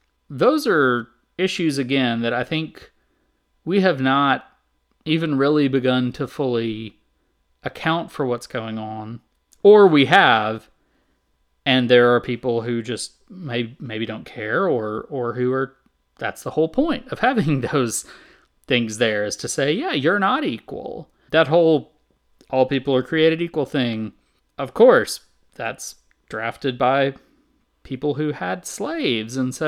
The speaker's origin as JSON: {"language": "English", "region": "the South", "country": "United States", "tie": "born or raised there", "said": "even though I grew up in the South and I've basically always lived in the South"}